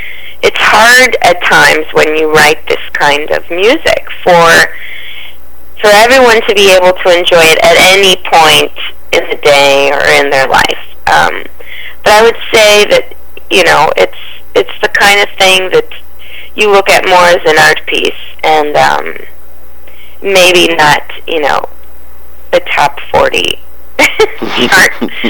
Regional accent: San Francisco, California, United States; I just went back to California and did an EP release in my hometown in San Francisco

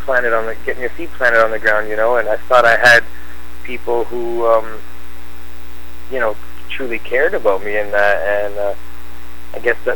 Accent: Canada; okay, well, I'm from Canada

